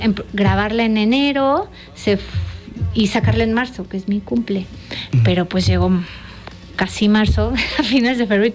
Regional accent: Aguascalientes, Mexico; al final todo se alineó para que fuera en Aguascalientes. Entonces lo hice en mi tierra natal, porque está también mi tierra.

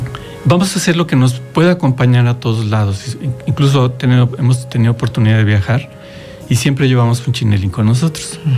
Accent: Mexico City, Mexico; now in Ocotepec, Mexico; Soy de la Ciudad de México, tiene 16 años que vivo aquí justo en Ocotepec.

